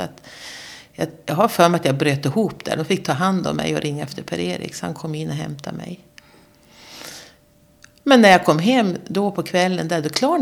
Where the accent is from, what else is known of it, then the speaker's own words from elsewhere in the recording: Alfta, Gävleborg County, Sweden; also born or lived in Bollnäs; now in Sundsvall, Sweden; Jag är 62 år. Jag bor i Sundsvall på Ludvigsbergsvägen. Jag är född på Bollnäs BB i Hälsingland. Uppvuxen i Alfta, en liten by utanför.